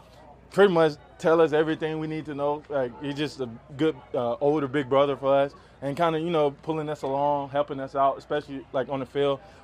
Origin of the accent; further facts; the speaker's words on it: Atlanta, Georgia, United States; I grew up in Atlanta, so every day I still wake up, come into work, and I see him.